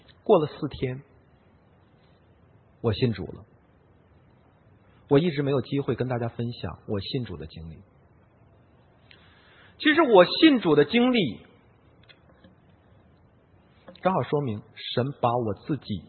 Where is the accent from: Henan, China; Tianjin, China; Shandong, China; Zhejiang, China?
Tianjin, China; 我是天津人，